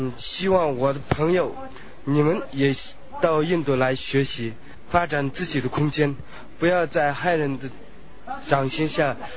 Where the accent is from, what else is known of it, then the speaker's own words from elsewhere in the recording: Lhasa, Tibet, China; now in India; 我来自西藏拉萨市小北郊路，